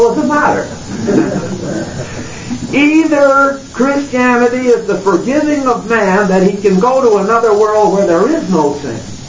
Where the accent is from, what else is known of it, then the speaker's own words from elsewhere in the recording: San Diego, California, United States; Now, I come from San Diego.